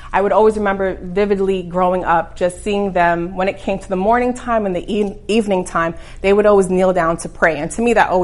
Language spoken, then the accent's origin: English; Brooklyn, New York, United States; I grew up in Brooklyn, New York, the only child to my parents, and I grew up in a two-family household.